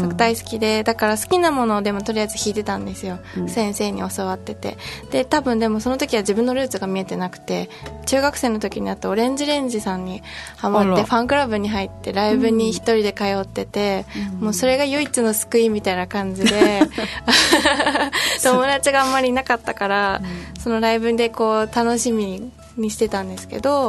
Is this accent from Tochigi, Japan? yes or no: yes; Tochigi, Japan; moved away as an adult; now in Tokyo, Japan; 出身は栃木県で、